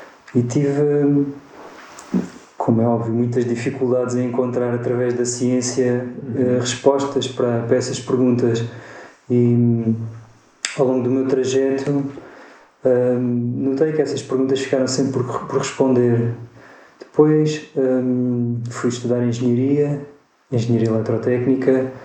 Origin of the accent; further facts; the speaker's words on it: Évora, Alentejo, Portugal; moved away as an adult; Então eu nasci em Évora, sou alentejano, vivi lá até aos 18 anos